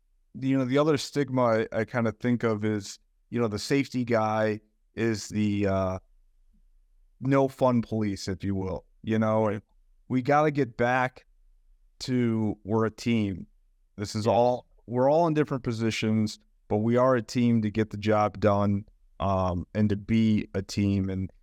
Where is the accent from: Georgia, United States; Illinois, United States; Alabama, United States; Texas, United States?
Illinois, United States; Chicago; I'm from Chicago, so I'm going to go with the Bulls